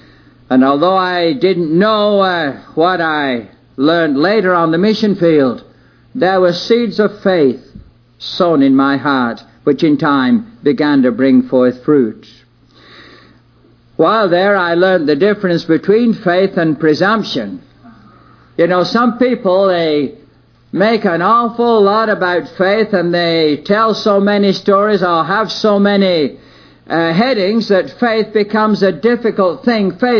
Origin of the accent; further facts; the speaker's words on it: England, United Kingdom; I was from England, a Methodist.